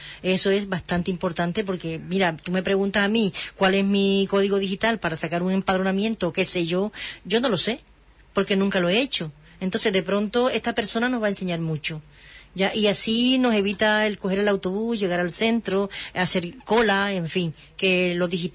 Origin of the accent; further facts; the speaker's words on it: Colombia; moved away as an adult; now in Huelva, Spain; Igual yo llegué a España, ya tengo, voy a tener 9 años de estar aquí en España. Llegué directamente a Huelva, casada desde Colombia con un español, y mi marido es manchego.